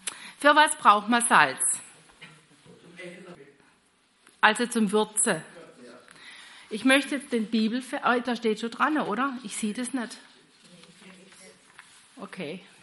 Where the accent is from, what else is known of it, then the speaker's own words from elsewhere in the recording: Slovakia; German is a second language; now in Germany; Ich bin aus Slowakei